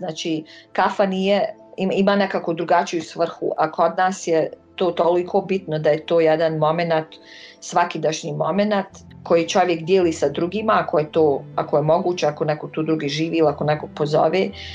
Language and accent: Bosnian; Banja Luka, Republika Srpska, Bosnia & Herzegovina; now in New York, United States; rođena u Banju Luci i zbog rata bila prisiljena da napustim moj grad i državu. Tako da sam većinu svog života provela u inostranstvu, prvo kao izbjeglica, sad kao imigrant, živim u Njujorku.